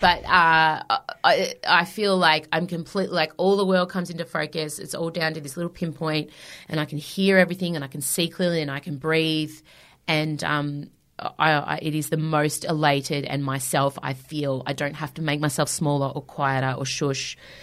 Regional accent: Melbourne, Victoria, Australia; 5 years ago, I was playing to 20 people and I've sold out Hamer Hall in my hometown.

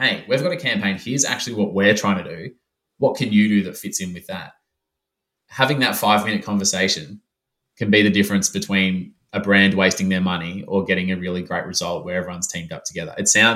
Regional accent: Melbourne, Victoria, Australia; now that I'm back in my hometown of Melbourne

